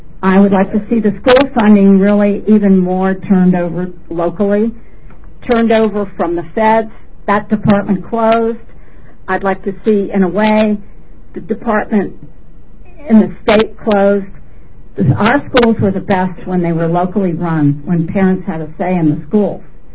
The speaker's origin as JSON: {"language": "English", "town": "Bethesda", "region": "Maryland", "country": "United States", "tie": "born or raised there", "said": "I grew up in Bethesda, so I wound up working for a year."}